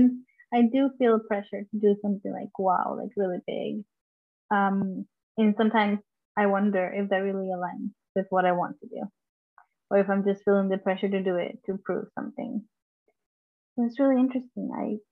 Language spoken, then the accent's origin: English; Costa Rica; someone won't know exactly where I'm from, just when I say I'm from Costa Rica.